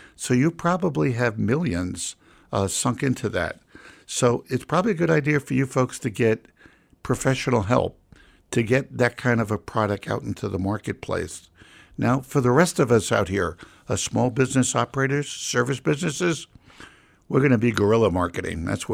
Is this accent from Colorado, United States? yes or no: yes; Colorado, United States; We're from Colorado, so we love those images.